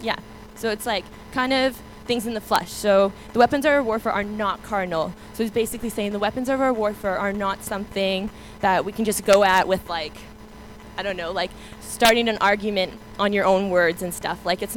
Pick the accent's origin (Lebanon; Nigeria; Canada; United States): Canada; the States kicked me out as a Canadian, so I'm back here